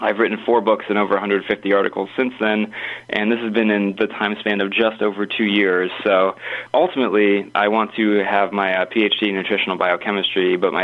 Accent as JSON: {"language": "English", "region": "East Coast", "country": "United States", "tie": "born or raised there", "also_born_or_lived": "South", "said": "I grew up on the East Coast, but I've moved around quite a bit. I think I've lived in, I've actually lost count, but I believe it's like five, maybe six states"}